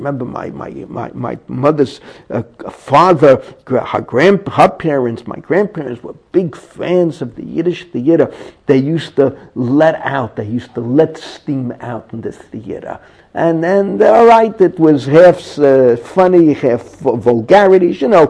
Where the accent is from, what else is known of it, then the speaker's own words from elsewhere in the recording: Bronx, New York, United States; You grow up in a certain area. I grew up in the Bronx. Everyone knew each other.